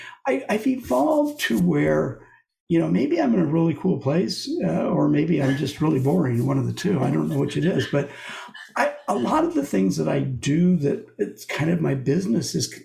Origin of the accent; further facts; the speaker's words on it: Los Angeles, California, United States; You know, there's this old saying in Texas, and I'm not from Texas, I'm from Los Angeles